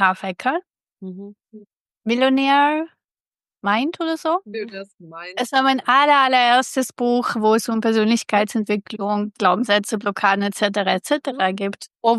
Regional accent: Russia; moved away; Und wir kommen ja aus Russland, das heißt, Business-Selbstständigkeit gab es bis dato nicht.

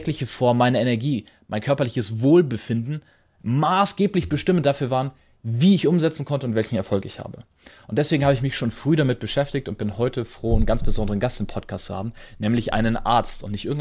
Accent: Bavaria, Germany; Ich komme tatsächlich aus der Region bei Rosenheim, da unten, wo das hergestellt wird.

